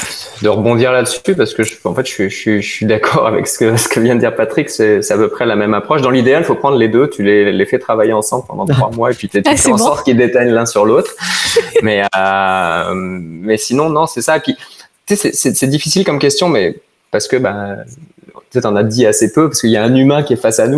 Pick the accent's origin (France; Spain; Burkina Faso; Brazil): France; accent: French; now in Canada; comme on l'entend à mon accent, je viens de France